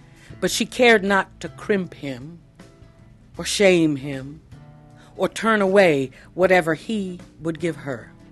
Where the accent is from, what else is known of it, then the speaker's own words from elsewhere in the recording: Washington, District of Columbia, United States; I wanted to write about Washington again. It's my hometown, and I feel very passionate about it